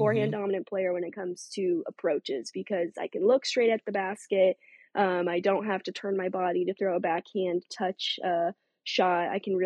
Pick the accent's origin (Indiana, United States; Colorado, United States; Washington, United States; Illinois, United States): Colorado, United States; So growing up in Colorado and throwing like that really shaped my backhand.